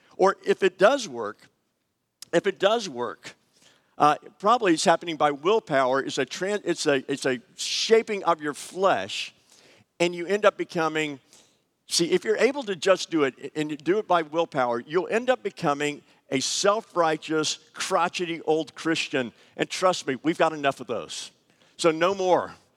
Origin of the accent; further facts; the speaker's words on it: Southern United States, United States; I'm a Southerner. I like grits.